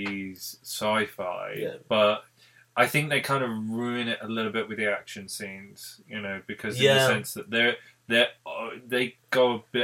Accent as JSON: {"language": "English", "region": "England", "country": "United Kingdom", "said": "yet, being English, I've been to two."}